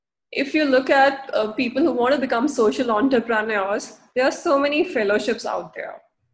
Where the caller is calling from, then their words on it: Mumbai, Maharashtra, India; So I'm calling from Mumbai, India.